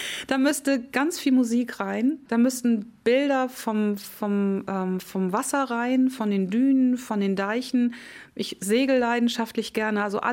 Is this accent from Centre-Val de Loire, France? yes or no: no; Colmar, Grand Est, France; ich komme ja nun aus Colmar